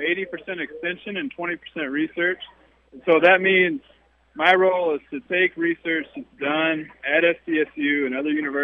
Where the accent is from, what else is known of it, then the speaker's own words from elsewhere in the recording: Kentucky, United States; also born or lived in Oklahoma; now in South Dakota, United States; From Kentucky originally, and then spent some time in Oklahoma, so South Dakota is a much cooler climate, if you will.